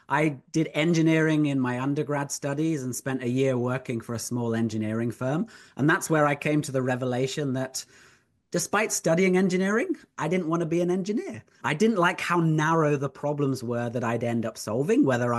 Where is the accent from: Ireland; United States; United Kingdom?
United Kingdom; As a British man who's used to being introduced simply by my name, that makes me blush.